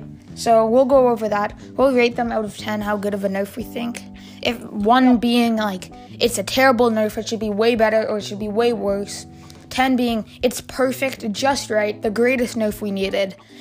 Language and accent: English; Canada; Since we're Canadian.